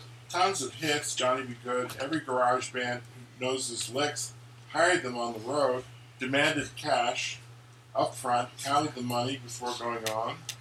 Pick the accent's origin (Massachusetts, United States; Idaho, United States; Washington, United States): Massachusetts, United States; Brookline; We grew up in Brookline, which is like, you know, nowhere to grow up.